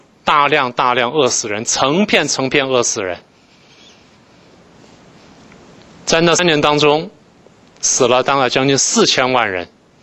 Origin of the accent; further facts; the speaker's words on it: Taiwan; 而我是在台湾长大的，我基本上一口饭没有缺过